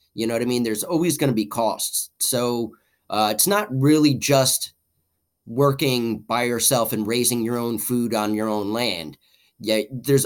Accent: Woodstock, New York, United States; I grew up in Woodstock and I'm part hippie myself.

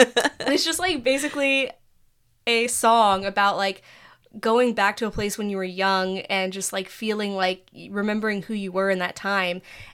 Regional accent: United Kingdom; I am British

